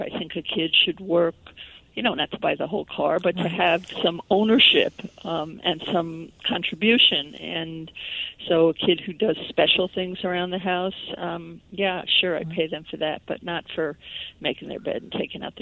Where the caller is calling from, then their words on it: Ohio, United States; I'm calling you from Ohio